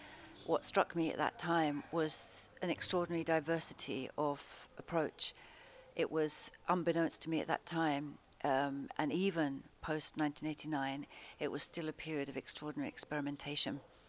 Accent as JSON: {"language": "English", "country": "United Kingdom", "lives_now": "China", "said": "I'm a British person based in China, where I've been for 20 years now."}